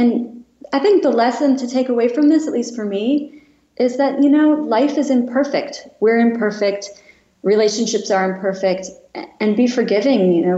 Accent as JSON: {"language": "English", "region": "Wisconsin", "country": "United States", "tie": "born or raised there", "said": "I grew up in Wisconsin. You know, I was the daughter of people who were divorced."}